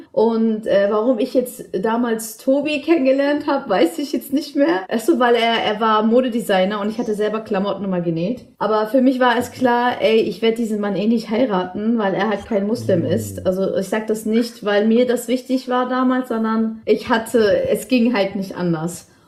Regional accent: Germany; Ich bin ein freier Mensch. Und ich habe immer meinem Vater gesagt, ich bin eine Deutsche. Und ich lebe in Deutschland.

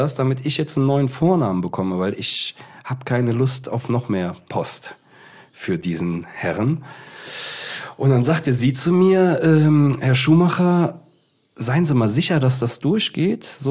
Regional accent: Cologne, North Rhine-Westphalia, Germany; Also ich komme ja erstmal hier aus Köln.

